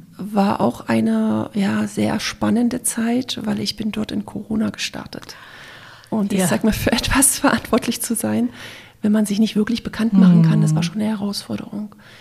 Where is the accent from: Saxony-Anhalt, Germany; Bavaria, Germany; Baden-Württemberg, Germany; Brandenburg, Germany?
Saxony-Anhalt, Germany; Dessau; Und ich bin in Dessau groß geworden. Dessau ist die Stadt und ich bin auf einem Dorf kurz vor der Stadt groß geworden. Ich sage immer Dessau. Es ist Dessau-Waldersee, ist sozusagen ein Ortsteil, also sehr, sehr dörflich.